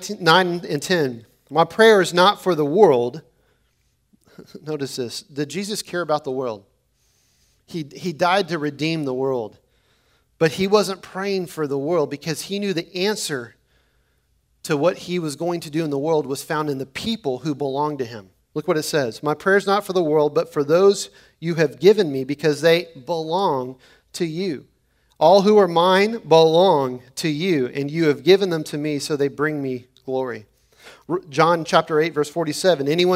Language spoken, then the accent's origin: English; United States; The pride that I have flowing out of being American is because God has sent me to this nation to be a light inside of it.